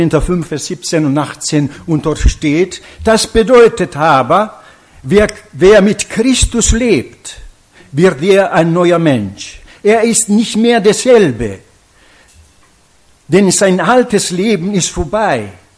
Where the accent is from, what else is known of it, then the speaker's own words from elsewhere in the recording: Italy; German is a second language; now in Germany; ich komme aus Italien.